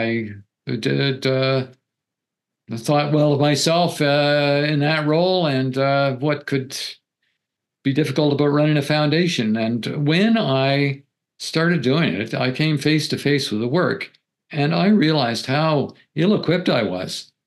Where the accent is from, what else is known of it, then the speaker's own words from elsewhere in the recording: Canada; I'm from Canada. I practiced law in Canada for 25 years